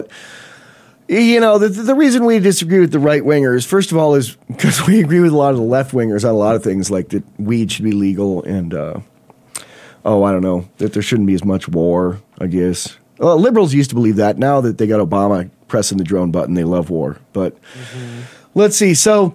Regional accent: Buffalo, New York, United States; Like I grew up near Buffalo, New York, and I used to get like Chicago, Illinois radio stations in the night on my little AM

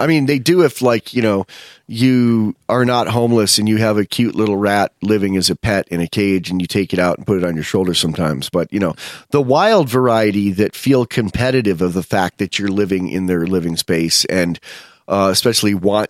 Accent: New York, United States; now in San Francisco, United States; We're from New York, not New York City, but from New York State. And so, yeah, I moved to San Francisco

